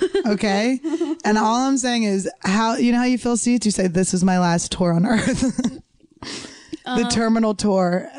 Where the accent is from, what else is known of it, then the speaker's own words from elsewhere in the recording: New York, United States; I mean, I'm from New York, but I don't know how nice Equinox is.